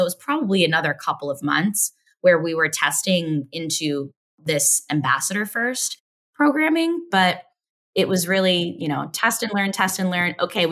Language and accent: English; Denville, New Jersey, United States; Like I'm from Denville, New Jersey, for example.